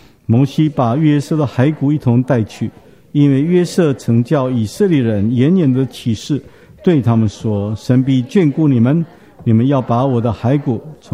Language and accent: Chinese; Taiwan; 就像我们台湾话讲碰轰